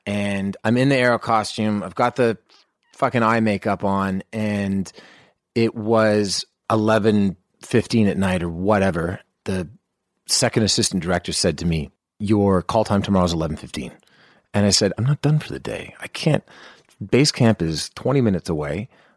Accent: Canada; I mean, the first thing they did was try to hire me as a Canadian.

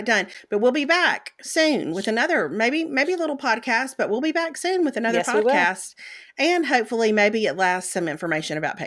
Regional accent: Mississippi, United States; I say Defensils because I grew up in Mississippi.

